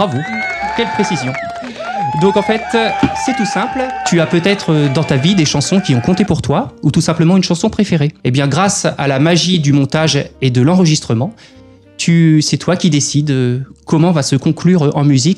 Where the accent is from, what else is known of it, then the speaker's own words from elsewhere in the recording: Aubigny-sur-Nère, Centre-Val de Loire, France; also born or lived in Gien; Sachant que je suis né à Gien et que j'ai habité depuis toujours à Aubigny-sur-Nère